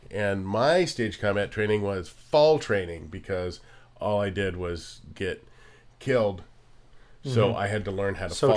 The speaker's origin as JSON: {"language": "English", "country": "Canada", "said": "I'm Canadian."}